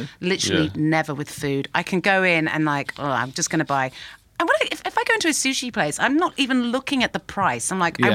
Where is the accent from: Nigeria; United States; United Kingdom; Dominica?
United Kingdom; As particularly as British people, what is our cuisine?